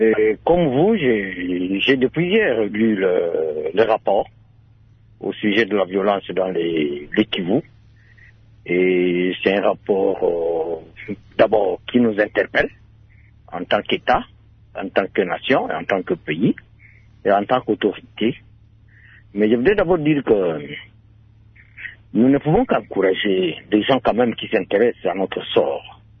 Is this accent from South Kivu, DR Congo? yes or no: yes; Uvira, South Kivu, DR Congo; moi je suis du Kivu. Et le Kivu profond, et le Kivu insécurisé. Moi je suis d'Ouvira par exemple. Je suis d'Ouvira, et dans le sud du Kivu. Je connais bien la zone